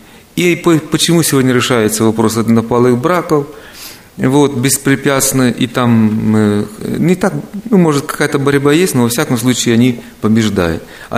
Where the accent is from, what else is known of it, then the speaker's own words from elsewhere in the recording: United States; Мы из Америки, и такое встречается слово. Американская культура.